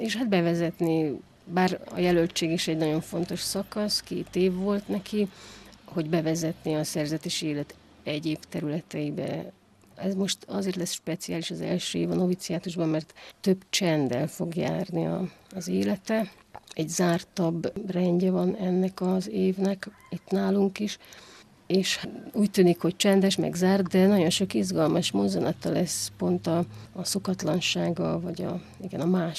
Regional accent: Nyíregyháza, Szabolcs-Szatmár-Bereg, Hungary; Nyíregyházán születtem, ott éltem 21 évig, és nem vallásos családban.

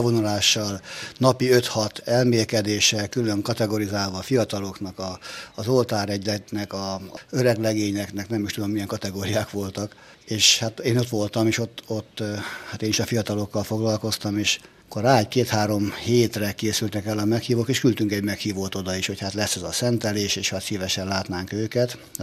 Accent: Esztergom, Komárom-Esztergom, Hungary; Igen, ott születtem.

